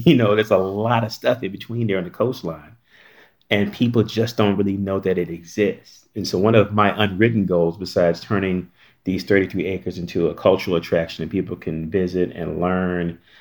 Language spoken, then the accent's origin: English; North Carolina, United States; I grew up in North Carolina. So, I mean, South Carolina is right there. This place is 6 hours away from where I grew up.